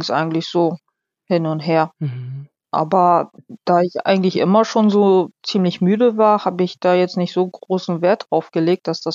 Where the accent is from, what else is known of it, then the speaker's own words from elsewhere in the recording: Hamburg, Germany; wir sind dann sofort umgedreht nach Hamburg gefahren, weil ich wollte nicht sonst wo irgendwo im Krankenhaus landen, sondern in meiner Heimatstadt